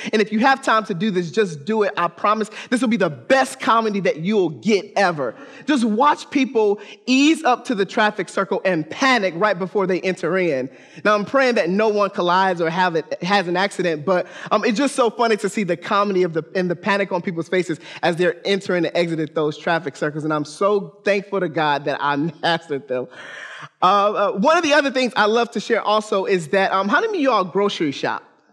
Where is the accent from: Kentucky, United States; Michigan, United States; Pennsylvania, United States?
Michigan, United States; Detroit; I grew up in Detroit, Michigan, so they played the Michigan lottery.